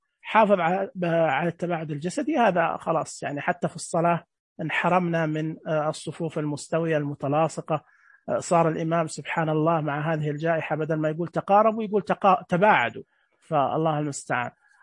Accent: Saudi Arabia; طبعا إحنا عندنا في السعودية وزارة الصحة 937

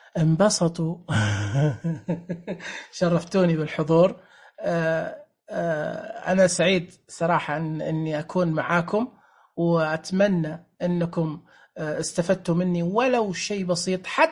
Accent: Saudi Arabia; حتى في الدول عندنا في السعودية في شيء اسمه نظام الحكم

